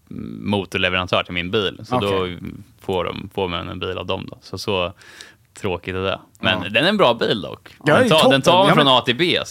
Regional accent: Kumla, Örebro County, Sweden; Så då hann jag hem och träffa morsan och farsan. De håller faktiskt på, de har precis sålt vårt familjehem där vi har bott i 30 år

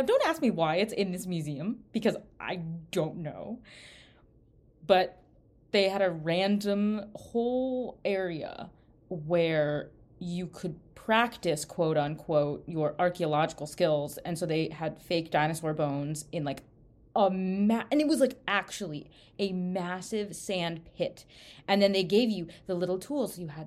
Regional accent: Chicago, Illinois, United States; When I was little, I grew up in Chicago

